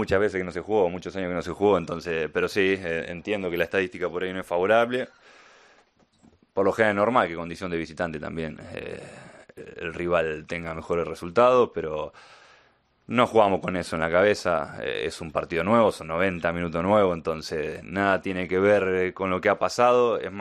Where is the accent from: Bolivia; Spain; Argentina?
Argentina; Sí, especial como argentino que estemos en una nueva final del mundo.